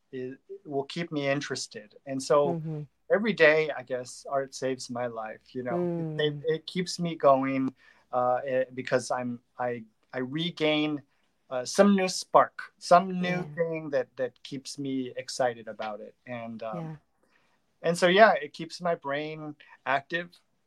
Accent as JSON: {"language": "English", "town": "Laredo", "region": "Texas", "country": "United States", "tie": "born or raised there", "also_born_or_lived": "Eagle Pass", "said": "I'm Mexican American. Like I was born and raised in Laredo and Eagle Pass, and everybody there speaks a mix of English and Spanish, but I didn't really have anybody to speak with in Boston."}